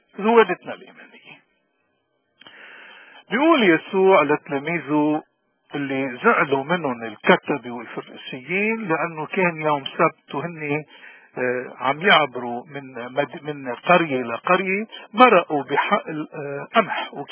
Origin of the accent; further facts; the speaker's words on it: Lebanon; ونحن كشعب لبناني بدنا رحمة، بدنا منطق، بدنا شهادة للحق